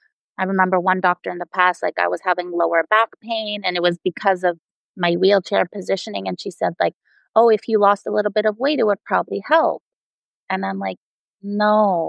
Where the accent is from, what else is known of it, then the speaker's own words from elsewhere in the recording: Toronto, Ontario, Canada; because growing up in Toronto, Canada, you had to have a Bachelor of Nutrition.